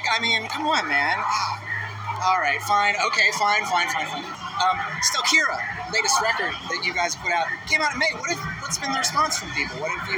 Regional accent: Montreal, Quebec, Canada; since I'm from Montreal, I know I can pronounce this correct

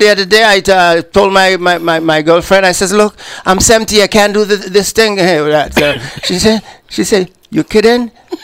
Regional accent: Stubbs, Charlotte, St. Vincent & Grenadines; I'm from St. Vincent, and I come from the Mango Village. You know the Mango Village of St. Vincent?

